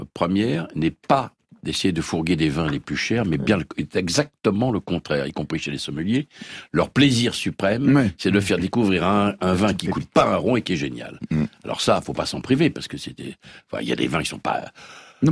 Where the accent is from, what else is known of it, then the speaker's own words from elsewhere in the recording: Belgium; je suis belge.